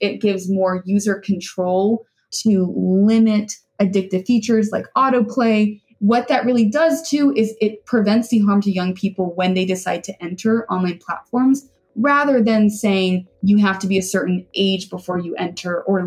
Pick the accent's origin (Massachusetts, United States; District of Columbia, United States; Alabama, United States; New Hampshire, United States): Alabama, United States; Birmingham; On a more personal note, I'm a girl from Birmingham, Alabama